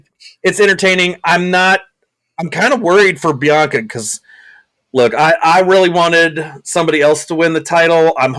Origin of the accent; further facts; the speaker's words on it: the South, United States; it brings back memories of home, mostly because I'm from the South.